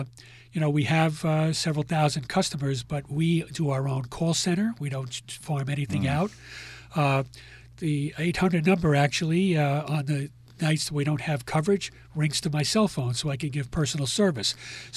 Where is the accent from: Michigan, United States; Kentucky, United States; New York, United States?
New York, United States; Queens; I grew up in Queens, and I remember their products.